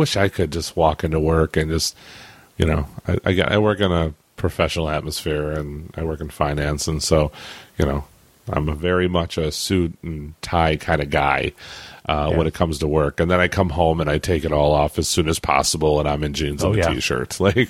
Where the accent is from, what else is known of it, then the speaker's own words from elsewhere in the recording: Michigan, United States; I live in Michigan because I grew up in Michigan.